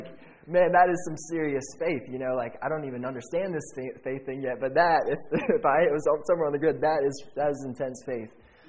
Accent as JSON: {"language": "English", "region": "Maryland", "country": "United States", "said": "And we're like, we're from Maryland."}